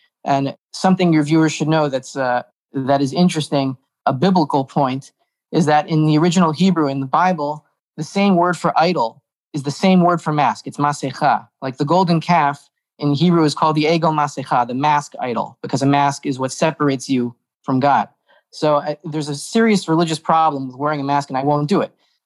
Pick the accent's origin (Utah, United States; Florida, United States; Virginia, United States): Florida, United States; Miami; I've been tempted to go back to Florida where I'm from. I'm from Miami and my parents are still there